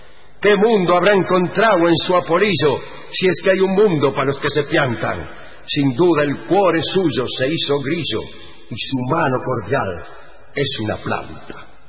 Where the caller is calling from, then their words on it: Montevideo, Uruguay; de Montevideo, te escucho todas las noches, sé que conoces bien mi hermoso país y saludos a toda la Argentina